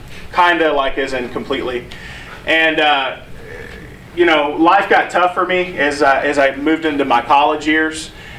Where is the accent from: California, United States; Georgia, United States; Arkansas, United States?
Arkansas, United States; And I'm a church kid. I grew up in Arkansas. My dad's a preacher.